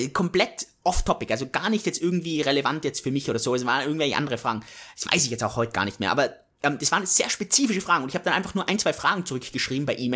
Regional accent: Austria; ich komme aus Österreich.

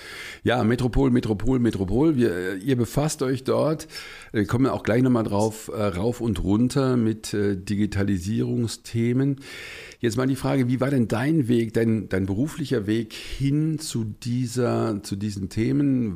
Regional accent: Cologne, North Rhine-Westphalia, Germany; Ich bin ja aus Köln.

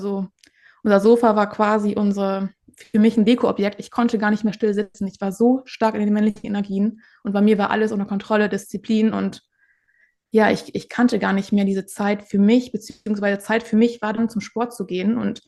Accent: Northern Germany, Germany; Ich komme aus dem Norden und ja, bin 31 Jahre alt.

